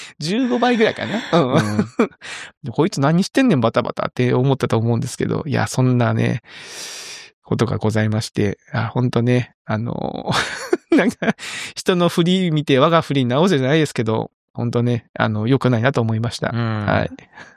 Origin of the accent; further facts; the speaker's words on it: Kyushu, Japan; 九州男児なんだけど、